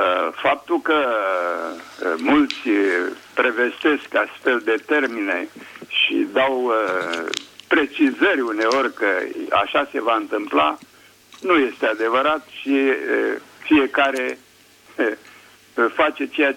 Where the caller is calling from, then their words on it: Ploiești, Prahova, Romania; Adică mă aflu în Ploiești. De regulă locuiesc în Germania.